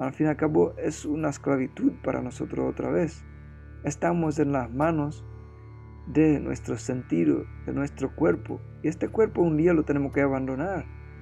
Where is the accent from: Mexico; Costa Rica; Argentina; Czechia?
Czechia; Spanish is a second language; que yo soy de República Checa y ahí el hockey tiene mucha tradición